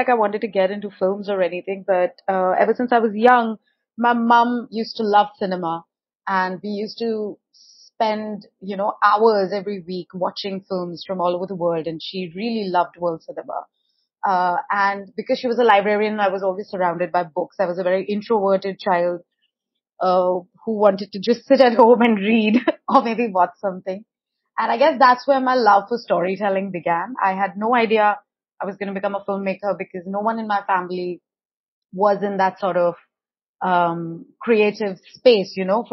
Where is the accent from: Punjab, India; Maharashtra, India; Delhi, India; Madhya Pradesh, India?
Delhi, India; So for me, I think I grew up in Delhi. Yeah. And it was a very lower middle class kind of high household, you know, with a single parent, my mother, who's a librarian.